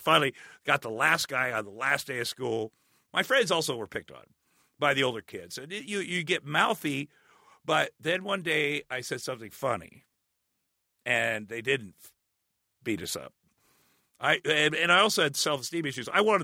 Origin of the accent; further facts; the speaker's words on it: Ottumwa, Iowa, United States; moved away as an adult; also born or lived in Minneapolis; It was not possible, I decided, to get from Ottumwa, Iowa to Hollywood.